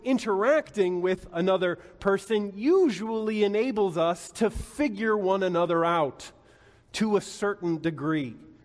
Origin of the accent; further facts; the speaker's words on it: Midwest, United States; Well, I grew up in the Midwest.